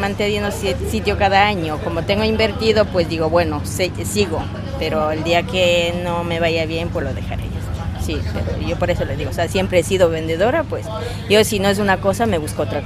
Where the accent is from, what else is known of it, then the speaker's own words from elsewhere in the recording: Ecuador; De las paradas, sí, casi todos somos ecuatorianos.